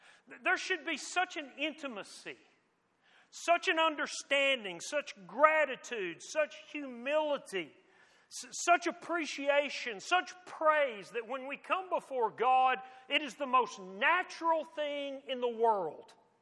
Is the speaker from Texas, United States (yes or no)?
yes; Texas, United States; I'm an American. I'm a Texan.